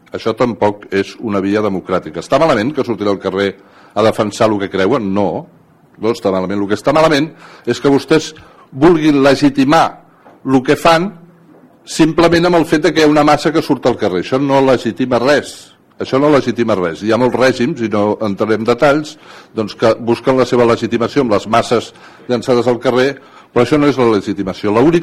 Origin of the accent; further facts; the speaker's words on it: Catalonia, Spain; jo soc català des de moltes generacions